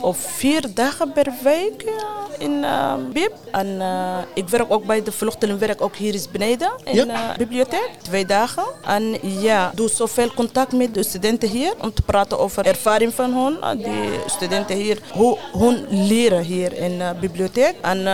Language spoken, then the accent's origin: Dutch; Sudan; Dutch is a second language; also born or lived in Egypt; now in Netherlands; Ja, ik kom uit Soedan. Geboren in Soedan. Maar ik heb gevlucht naar Egypte.